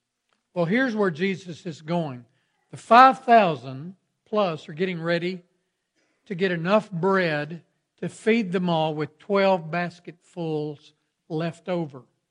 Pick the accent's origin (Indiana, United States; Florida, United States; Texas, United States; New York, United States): Texas, United States; I always remember growing up in West Texas, and at 4th of July, they'd have a big barbecue on the town square